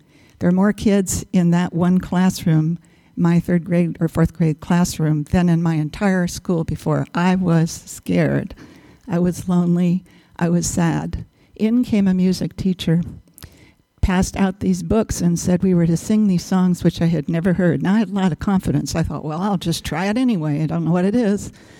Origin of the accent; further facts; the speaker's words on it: Los Angeles, California, United States; also born or lived in Arkansas; It was a Depression era, so we moved from Arkansas, a little farm, to Los Angeles.